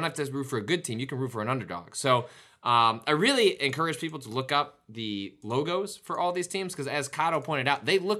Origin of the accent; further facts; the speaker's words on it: Chicago, Illinois, United States; And there is not a team from Chicago, so I can't default to just, you know, my hometown.